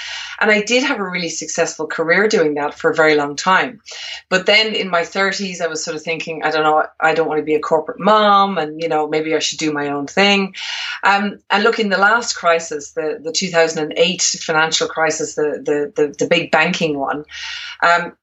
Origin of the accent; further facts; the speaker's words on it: Ireland; also born or lived in Sydney; now in France; No, I'm actually Irish. So I'm from Ireland.